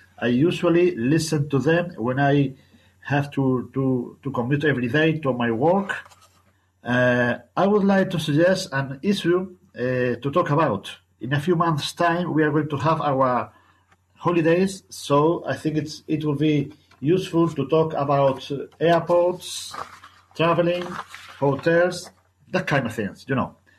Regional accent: Badajoz, Extremadura, Spain; I'm from Badajoz, or Badajoz, as we say here.

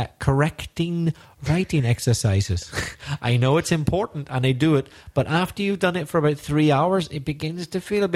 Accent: Northern Ireland, United Kingdom; Well, you know, I come from Northern Ireland.

